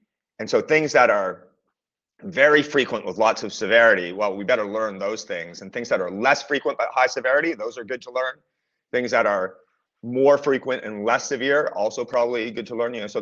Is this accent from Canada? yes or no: yes; Eastern Canada, Canada; I'm from Eastern Canada